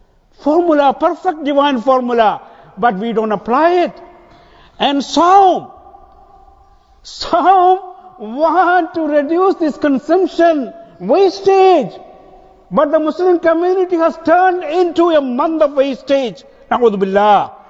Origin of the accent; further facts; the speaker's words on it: South India, India; now I come from South India